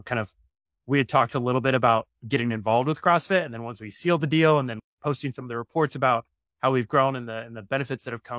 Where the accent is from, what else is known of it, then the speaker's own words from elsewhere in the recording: Nebraska, United States; So I'm originally from Nebraska, so I get the Midwest thing.